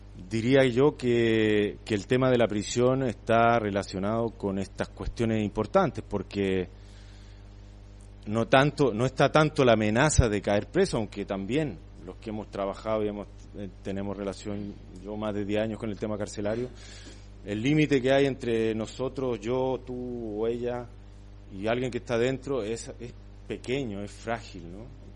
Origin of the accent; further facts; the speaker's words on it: Santiago, Santiago Metropolitan Region, Chile; born there; gente encerrada en Santiago, por ejemplo, donde yo nací, una ciudad que tiene 6-7 millones de habitantes